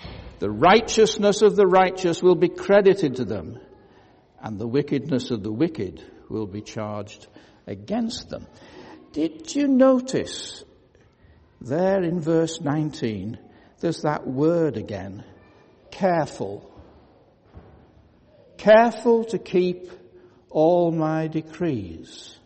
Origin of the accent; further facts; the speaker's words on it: Hartlepool, North East England, United Kingdom; I grew up in West Hartlepool, which no longer exists, by the way, having been amalgamated into Hartlepool. That's on the northeast coast of England.